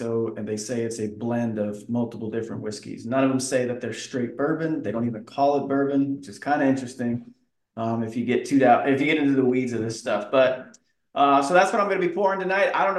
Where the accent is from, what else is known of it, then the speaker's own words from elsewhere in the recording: Florida, United States; like you growing up in Florida, we have the Rays, right? Like that's not a stadium. It still isn't. Right. But, when I moved up here